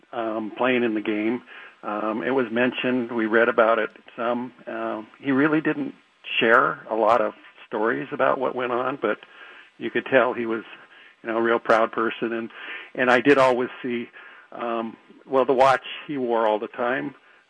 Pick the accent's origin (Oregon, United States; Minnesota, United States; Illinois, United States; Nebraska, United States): Oregon, United States; Astoria; And then he moved back to Astoria. So I grew up in Astoria with my brothers.